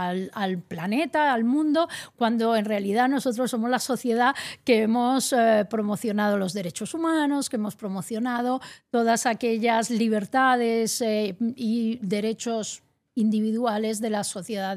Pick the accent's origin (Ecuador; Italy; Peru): Italy; Spanish is a second language; now in Madrid, Spain; Soy italiana, residente aquí en Madrid desde hace muchos años.